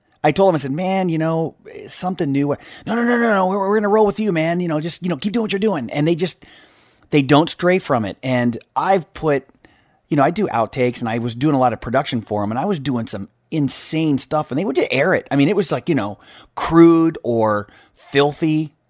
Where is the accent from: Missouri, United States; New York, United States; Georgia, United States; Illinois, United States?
Missouri, United States; Kansas City; Then I started to hear the radio stations I grew up with in Kansas City, like KY102 and Q104